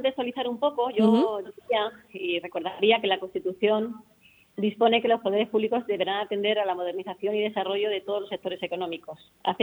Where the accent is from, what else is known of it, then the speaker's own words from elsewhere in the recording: Valdepeñas, Castilla-La Mancha, Spain; A pesar de que soy de Valdepeñas, nacida en Valdepeñas, Ciudad Real, al lado de Almagro